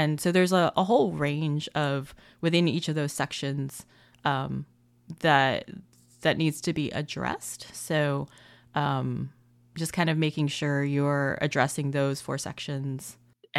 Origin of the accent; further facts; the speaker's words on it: Washington, District of Columbia, United States; Like I grew up in the Washington, D.C. area, so a lot of my jobs were for federal government-related products